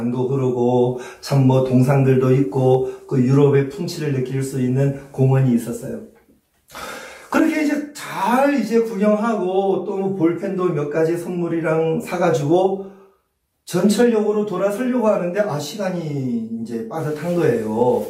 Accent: South Korea; 어느 나라 사람이냐고 뭐 이제 뭐 그 정도는 코리아에서 코리아

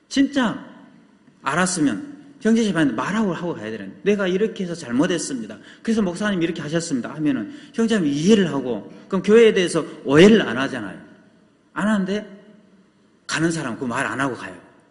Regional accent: Sinan, South Jeolla, South Korea; 저희 어머니가 전라남도 신안군이 저희 고향인데 거기서 배를 타고 목포에 나오면 1시간 돼요

